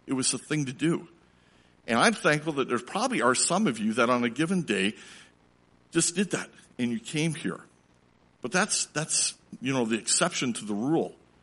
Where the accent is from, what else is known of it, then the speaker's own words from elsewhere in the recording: Toronto, Ontario, Canada; When I was growing up in Toronto, in our part, there were probably three languages that I remember.